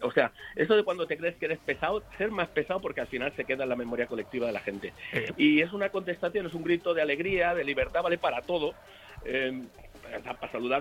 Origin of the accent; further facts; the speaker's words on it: Valencia, Valencian Community, Spain; vengo de aquí de Valencia, nací en una maternidad, se llamaba La Cigüeña, soy un clásico.